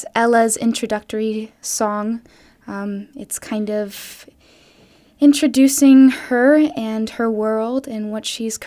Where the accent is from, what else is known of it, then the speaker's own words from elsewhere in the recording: West Palm Beach, Florida, United States; I'm from West Palm Beach.